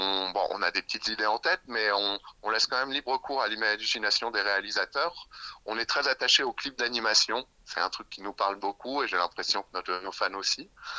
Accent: Paris, Île-de-France, France; Sans faire de jaloux, bah nous on est des Parisiens. Donc c'est vrai que jouer à Paris, bah c'est toujours un petit peu particulier.

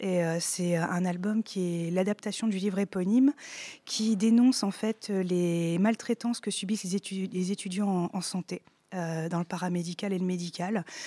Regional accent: Île-de-France, France; Donc, je viens de la région parisienne.

